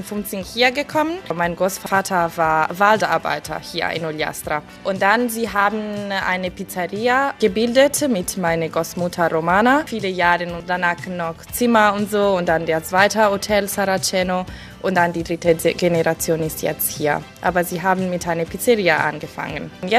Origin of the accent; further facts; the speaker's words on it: Arbatax, Sardinia, Italy; German is a second language; Ich komme aus Arbatax, ich bin hier geboren, in diesem kleinen Dorf, aber sehr, sehr schön. Und ich habe hier studiert.